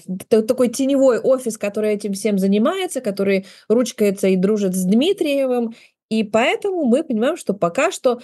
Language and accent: Russian; Ukraine; И, конечно, лично я, как украинка, я ему желаю исключительно увядания